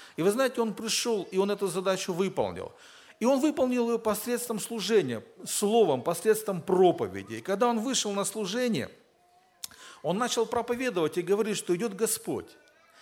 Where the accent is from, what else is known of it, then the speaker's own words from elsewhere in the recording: Adler, Krasnodar Krai, Russia; Родом. Ну, я из Адлера приехал. Из Адлера.